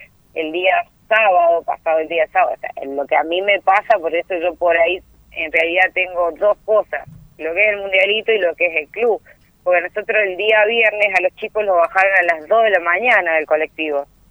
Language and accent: Spanish; San Juan, Argentina; born there; cuando yo soy nacida en San Juan, preguntamos a mis primos y a unos tíos que tengo yo